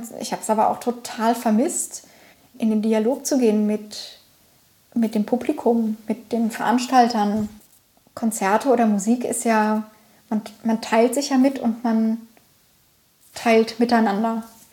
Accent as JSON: {"language": "German", "town": "Bochum", "region": "North Rhine-Westphalia", "country": "Germany", "tie": "born or raised there", "also_born_or_lived": "Rostock", "said": "also ich bin in Bochum zur Schule gegangen und habe mein Abi dort gemacht und bin dann nach Rostock an die Hochschule gegangen."}